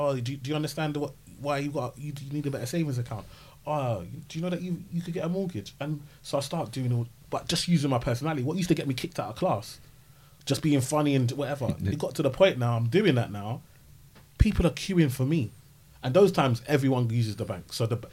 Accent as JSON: {"language": "English", "country": "Nigeria", "said": "but I'm Nigerian, in a bank."}